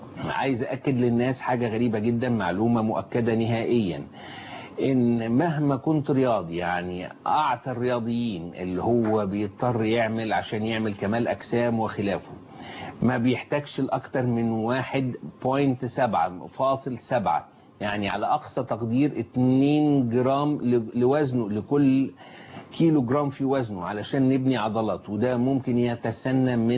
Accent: Egypt; طبعا كنت أتمنى إن إحنا كوطن عربي أو كمصريين إنه يعني إن نكون أصحاب السبق

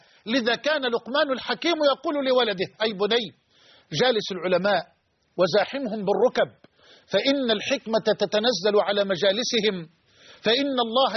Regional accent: Egypt; بلدنا مصر

